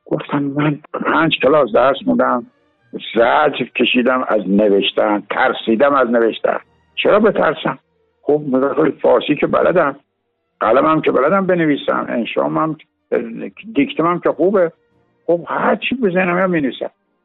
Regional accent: Kerman, Iran; born there; من در سال 1324 در کرمان به دنیا آمدم.

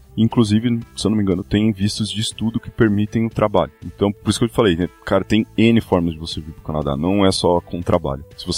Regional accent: São Paulo, Brazil; born there; Cara, eu nasci em São Paulo, morei em São Paulo, então eu posso falar.

